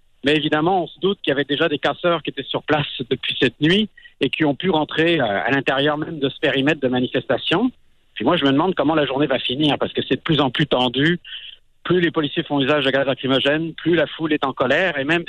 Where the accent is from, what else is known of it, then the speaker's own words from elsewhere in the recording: France; born there; moi je suis né en France